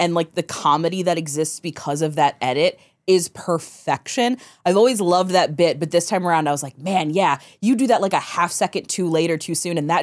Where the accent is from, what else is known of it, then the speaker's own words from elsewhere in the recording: Midwest, United States; Yeah, and he's not from, we're from the Midwest.